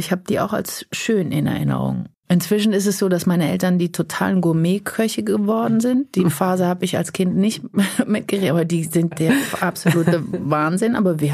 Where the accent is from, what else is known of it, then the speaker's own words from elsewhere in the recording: Mannheim, Baden-Württemberg, Germany; Aus Mannheim.